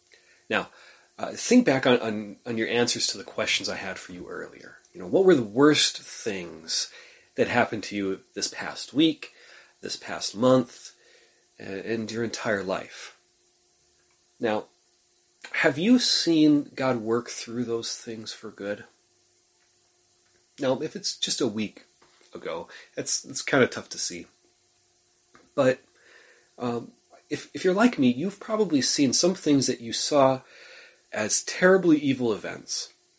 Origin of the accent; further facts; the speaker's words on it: Tioga, United States; as I went back home to my hometown of Tioga and I became the youth pastor there after Bible school